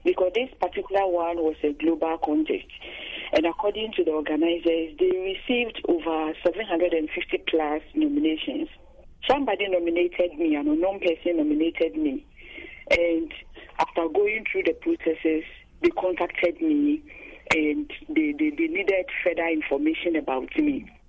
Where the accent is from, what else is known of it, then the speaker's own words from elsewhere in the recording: Ghana; I'm from Ghana. I'm a professional teacher.